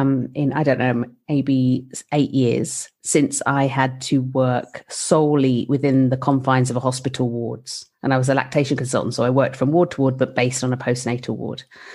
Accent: United Kingdom; I mean, as a European coming in, there's so much history we don't know. I mean, I'm British.

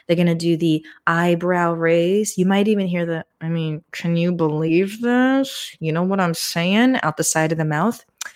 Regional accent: United States; I'm going to speak to my American audience because I am coming to you as an American

